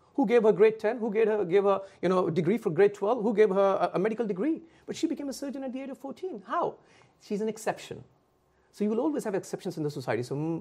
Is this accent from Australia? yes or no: yes; Australia; I'm coming from Australia. We are too emotional, I tell you what.